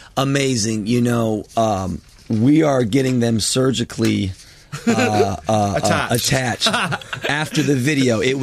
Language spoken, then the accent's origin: English; Pacific Palisades, California, United States; because I grew up in the Palisades where he filmed Baywatch.